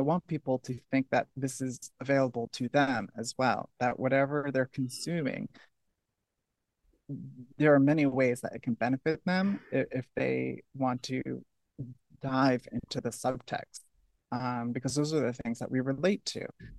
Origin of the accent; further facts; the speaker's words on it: New Hampshire, United States; I grew up in New Hampshire, so it was extremely sheltered and a very limited view of what was possible.